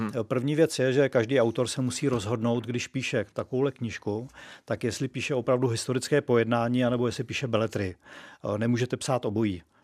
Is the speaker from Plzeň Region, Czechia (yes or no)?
no; České Budějovice, South Bohemian Region, Czechia; protože jsem z Českých Budějovic